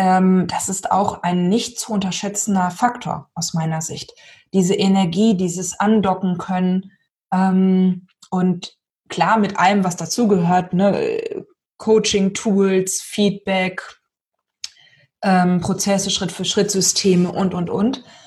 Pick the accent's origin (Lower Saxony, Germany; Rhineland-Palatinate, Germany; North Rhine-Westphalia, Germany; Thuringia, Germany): Lower Saxony, Germany; ich bin ja aus Niedersachsen, ne?